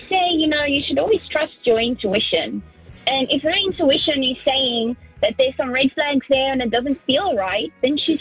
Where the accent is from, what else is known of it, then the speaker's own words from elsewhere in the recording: South Africa; I'm from South Africa.